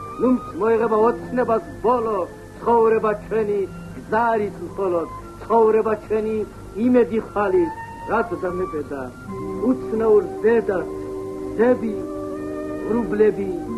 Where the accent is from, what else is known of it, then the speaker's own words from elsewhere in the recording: Kardenakhi, Kakheti, Georgia; born there; მე ეს პატარა სოფელში დავიბადე. კარდენახი ქვიან ამ სოფელს, გურჯანის რაიონში.